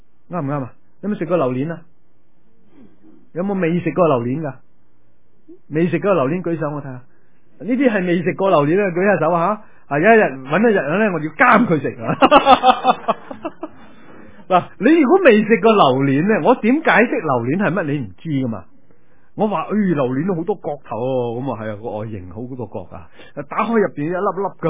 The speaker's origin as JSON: {"language": "Cantonese", "country": "China"}